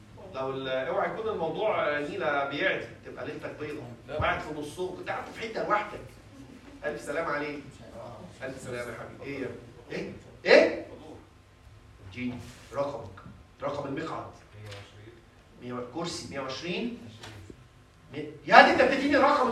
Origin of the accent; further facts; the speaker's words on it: Egypt; في تقاليد عندنا في مصر بنرمي في النيل